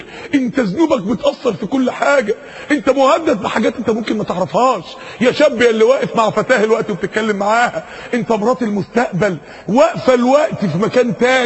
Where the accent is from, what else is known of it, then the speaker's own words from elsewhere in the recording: Mansoura, Dakahlia, Egypt; انا فاكر يوم السماء شتت عندنا في المنصورة تلج